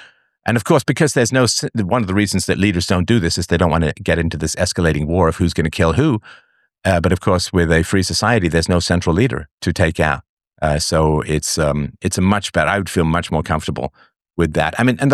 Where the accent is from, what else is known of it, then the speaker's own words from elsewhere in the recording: London, United Kingdom; Like, I grew up in London before all of the stuff that's been going on since.